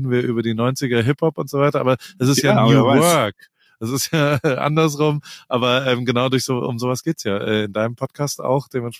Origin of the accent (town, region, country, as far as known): Heidelberg, Baden-Württemberg, Germany; born or raised there; now in Newport Beach, United States